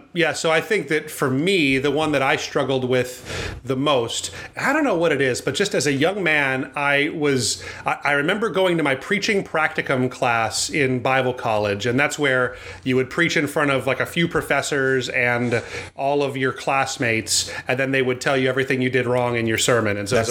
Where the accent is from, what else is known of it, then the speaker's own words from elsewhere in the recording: Hawaii, United States; I grew up in Hawaii and, you know, lived in the surf culture where you wore what you wore until you got in the water.